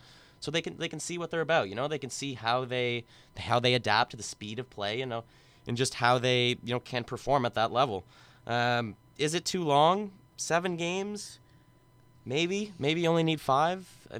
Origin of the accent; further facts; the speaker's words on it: Ontario, Canada; I look at a team like my hometown team, Sens.